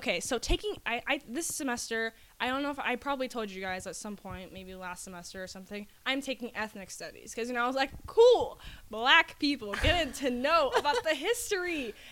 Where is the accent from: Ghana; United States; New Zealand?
Ghana; I'm Ghanaian. I'm like, cool. I'm from, like, ancient African kingdom. How cool is that? I'm, like, probably descendant of some sort of royalty.